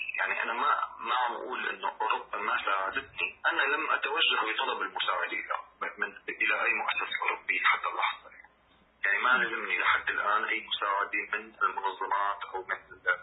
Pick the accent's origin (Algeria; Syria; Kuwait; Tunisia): Syria; بس بالنسبة لنا كسوريين ممكن تكون إنه هي شيء مغري أو تسهيل